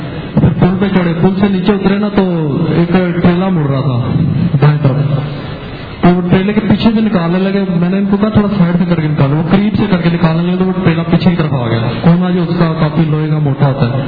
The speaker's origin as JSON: {"language": "Urdu", "town": "Lahore", "region": "Punjab", "country": "Pakistan", "said": "میں لاہور سے ہوں."}